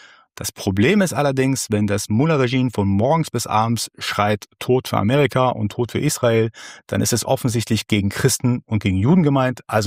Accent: Iran; Als gebürtiger Iraner habe ich natürlich in den letzten Podcast-Folgen viel über das Thema Iran gesprochen.

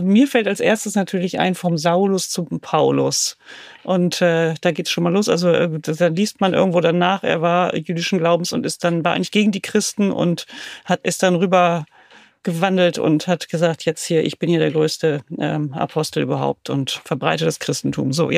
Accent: Germany; bei uns in Friesland ist das ein Getränk.

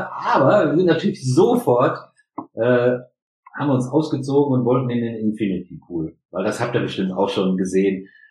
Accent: Germany; Ja, ich bin Deutscher.

